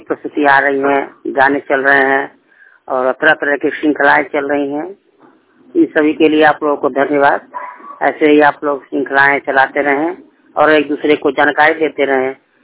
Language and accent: Hindi; Gorakhpur, Uttar Pradesh, India; मैं गोरखपुर डिस्ट्रिक्ट का रहने वाला हूँ